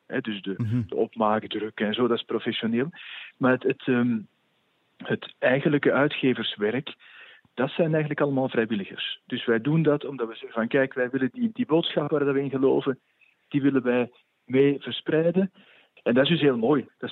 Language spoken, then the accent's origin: Dutch; Antwerp, Flanders, Belgium; moved away as an adult; also born or lived in Den Bosch, Netherlands; ik ben geboren in Antwerpen, ben er ook naar school geweest. Ben na de middelbare school naar Bisdom Den Bosch gegaan voor de priesteropleiding met een grotere groep Vlamingen die daar ook al zaten.